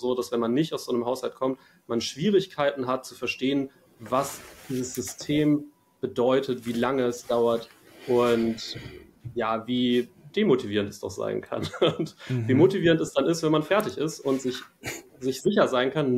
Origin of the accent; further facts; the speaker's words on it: Hanover, Lower Saxony, Germany; Bei mir war es damals der Fall, dass ich in Niedersachsen, ich komme aus Hannover